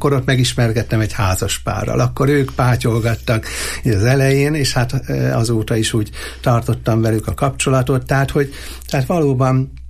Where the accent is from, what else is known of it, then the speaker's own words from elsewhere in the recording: Eger, Heves, Hungary; hogyha már egri származású vagyok